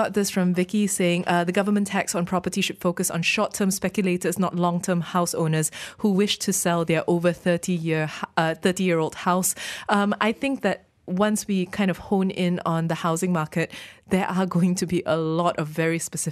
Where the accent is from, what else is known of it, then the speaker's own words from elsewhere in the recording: Klang Valley, Malaysia; if I were not somebody who grew up, born and bred in the Klang Valley, then I would not have held any of the jobs that I have held